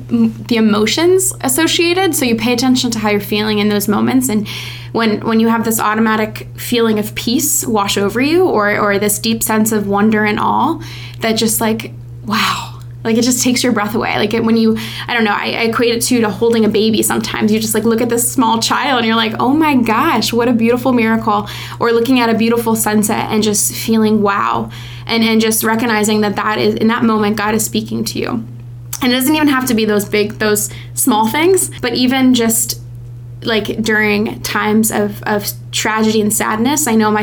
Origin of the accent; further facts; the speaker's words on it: Clarksville, Maryland, United States; also born or lived in Archdiocese of Baltimore; I am what they call a cradle Catholic, and especially born and bred in the Archdiocese of Baltimore. I grew up attending one of the most beautiful parishes, St. Louis Church in Clarksville, Maryland, and just very blessed and grateful to call that my home parish growing up.